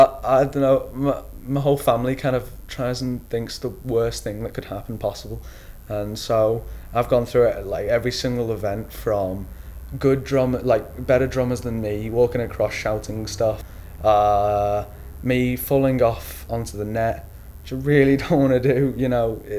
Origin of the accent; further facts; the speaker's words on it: Liverpool, North West England, United Kingdom; I'm 16 and I come from Liverpool.